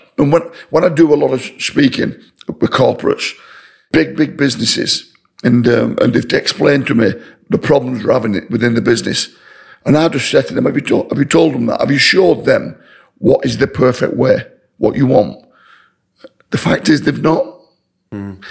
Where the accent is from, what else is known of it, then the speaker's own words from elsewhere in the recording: Wigan, North West England, United Kingdom; I wanted to stay at Wigan, my hometown club.